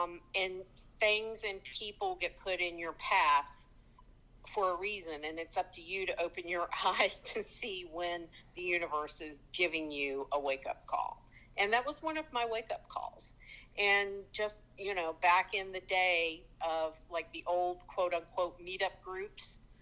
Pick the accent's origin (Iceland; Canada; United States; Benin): United States; Appalachia; And, you know, and I'm from Appalachia, and it's a completely different kind of culture